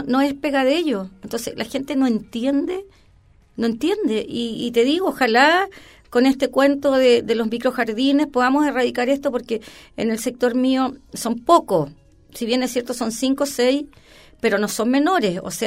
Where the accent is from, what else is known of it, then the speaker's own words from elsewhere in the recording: San Joaquín, Santiago Metropolitan, Chile; also born or lived in San Miguel; yo nací en San Joaquín. Yo he vivido toda la vida en San Joaquín. Nací en San Miguel, ¿ya? Y después fuimos a San Joaquín, claro.